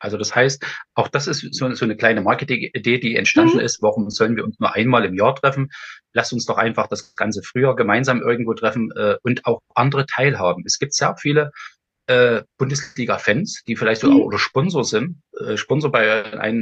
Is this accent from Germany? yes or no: yes; Saxony, Germany; Das war im Erzgebirge, genau, das war bei uns im Erzgebirge.